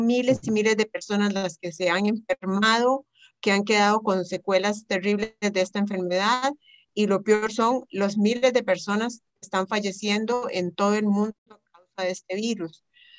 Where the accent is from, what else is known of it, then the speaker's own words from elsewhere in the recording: San José, Costa Rica; born there; now in Heredia, Costa Rica; Nacimiento es el 5 de noviembre de 1958 y nací en San José, Costa Rica.